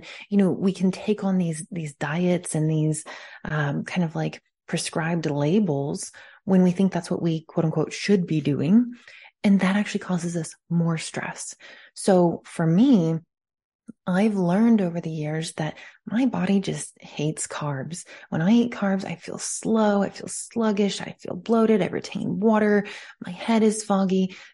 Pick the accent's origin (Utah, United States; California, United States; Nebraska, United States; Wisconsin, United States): California, United States; I don't know if it's because I grew up in California or if just because I work indoors.